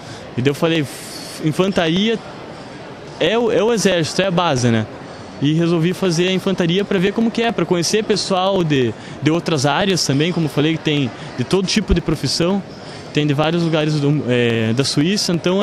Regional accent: Brazil; Eu sou meio misturado, né? A mãe é suíça, a avó é alemã, mas eu nasci no Brasil. Então, eu cresci no Brasil

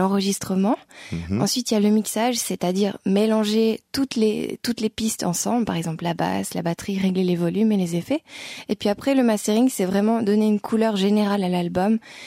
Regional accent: Monthey, Valais, Switzerland; also born or lived in England / Zurich; Donc, oui, je viens du Valais, de Monté, plus précisément.

